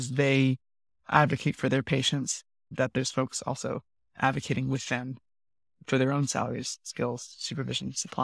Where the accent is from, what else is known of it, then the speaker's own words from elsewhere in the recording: Canada; moved away as an adult; I grew up in Canada where health was a right. And then suddenly, at 18 years old, I found myself living in a country unnamed, but right next door